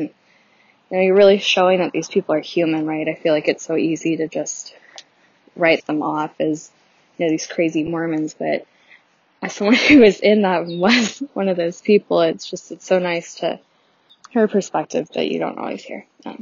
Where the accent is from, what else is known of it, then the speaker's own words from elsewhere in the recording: Texas, United States; I grew up in Texas